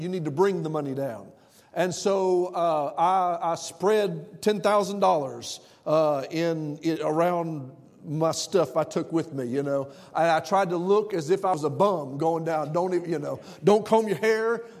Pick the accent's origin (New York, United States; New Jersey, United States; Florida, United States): Florida, United States; now in Alabama, United States; But I've always lived in Central Florida. Then I moved to Alabama.